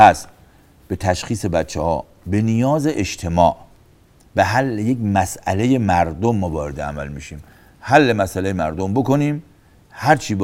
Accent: Iran; ما ایرانی هستیم، ما مسلمیم،

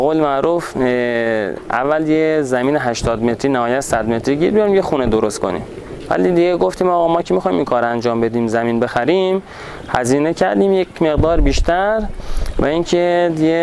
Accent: Shiraz, Fars, Iran; ما انشاءالله اگه اومدیم شیراز، یعنی داخل منطقه، داخل شهر خودمون، داخل حاشیه شهر و اینا شروع کنیم به فعالیت

